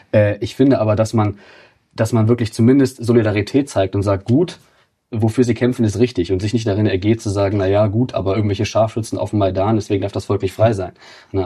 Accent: Germany; Also ich meine, ich bin Europäer natürlich, ich bin Deutscher, ich bin auch Europäer.

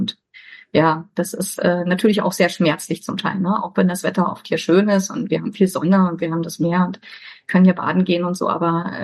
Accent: Germany; moved away as an adult; Ja, Heimat ist das, wo ich geboren bin, wo ich aufgewachsen bin. Ich bin ja schon einmal sozusagen geflohen aus der DDR. Das war ja dann auch schon mal erstmal damals 23 Jahre meine Heimat.

